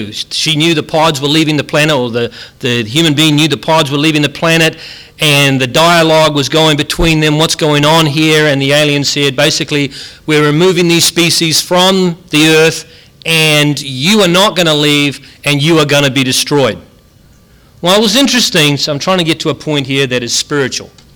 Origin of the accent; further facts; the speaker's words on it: New Zealand; citizen. Kinda. I'm still a Kiwi. Can't be changed.